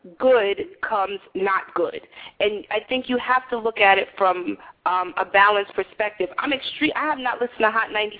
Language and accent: English; New York City, New York, United States; Growing up in New York City, just the possibility of seeing people that look like me